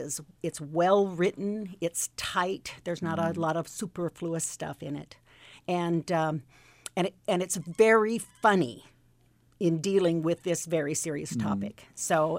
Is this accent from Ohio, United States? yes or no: no; Spokane, Washington, United States; also born or lived in Hawaii; Well, I was born in Spokane and went to through school and was raised in the Pacific Northwest. But in 1975... one of my brothers was living in Hawaii, and I went for a 10-day vacation and stayed 41 years.